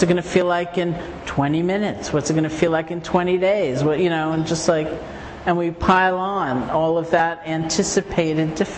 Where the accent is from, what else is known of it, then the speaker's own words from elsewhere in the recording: East Coast, United States; And of course I'm from the East Coast, right?